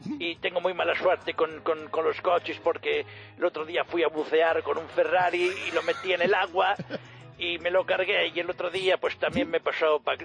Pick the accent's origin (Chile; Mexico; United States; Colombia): Chile; Chileno, chileno. Algunos dicen que soy gallego.